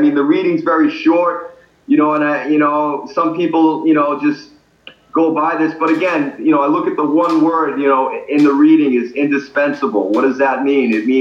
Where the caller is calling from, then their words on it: San Diego, California, United States; I'm coming in from San Diego, California. I've been out here on and off for the past 10 years. And just recently moved back here in January.